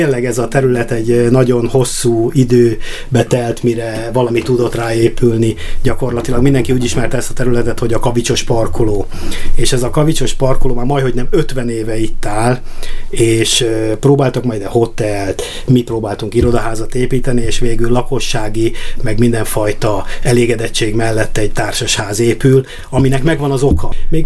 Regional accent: Miskolc, Borsod-Abaúj-Zemplén, Hungary; Én itt születtem, itt éltem, nem is akarok elmenni.

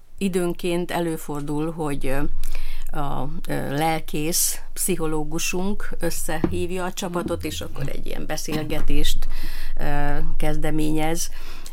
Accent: Borsod-Abaúj-Zemplén, Hungary; hazajöttem, ez meg egyértelmű volt, mert itt éltek a szüleim. Tehát én borsodi vagyok

